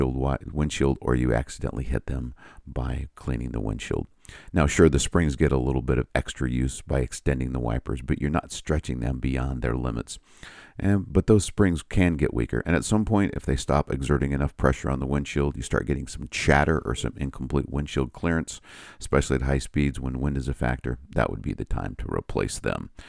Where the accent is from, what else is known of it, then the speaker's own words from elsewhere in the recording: Indiana, United States; And certainly I remember growing up in the Midwest in Indiana, people did that.